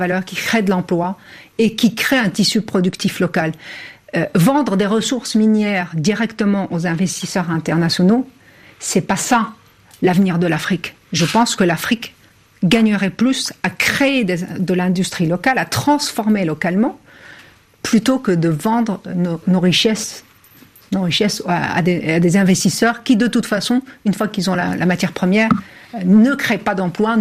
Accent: France; en tant que Française, je suis triste de faire ce constat

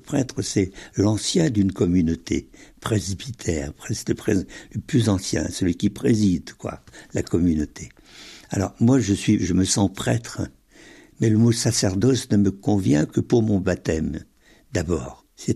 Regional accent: Brittany, France; Je suis, jusque dans le plus profond des tripes, je suis Breton et surtout Finistérien.

